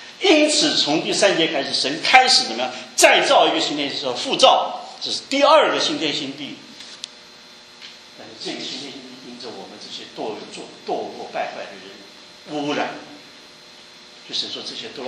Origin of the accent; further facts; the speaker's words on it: Taipei, Taiwan; now in United States; 我结婚的时候，我不知道你们怎么样，我真的跑老远跑到陈阿姨家去哎，我去娶她哎。我家在台北，她在基隆